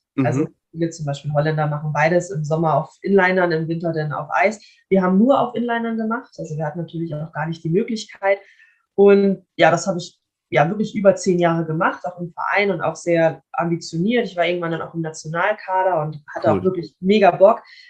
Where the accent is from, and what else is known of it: Kiel, Schleswig-Holstein, Germany; born or raised there